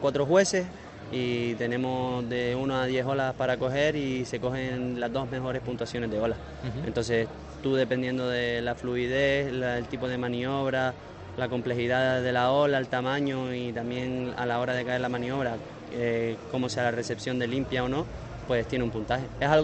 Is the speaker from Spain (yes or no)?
yes; Las Palmas de Gran Canaria, Canary Islands, Spain; soy un chico de Las Palmas de Gran Canaria que lleva cogiendo olas con el buggy desde los 8 o 9 años